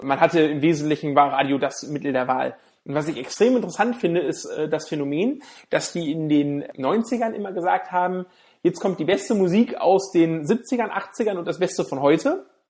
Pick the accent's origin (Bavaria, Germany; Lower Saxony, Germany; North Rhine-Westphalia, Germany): Lower Saxony, Germany; Bei uns in Niedersachsen, also wir kommen ja aus Südniedersachsen, an der Grenze zu Hessen, oder fast an der Grenze zu Hessen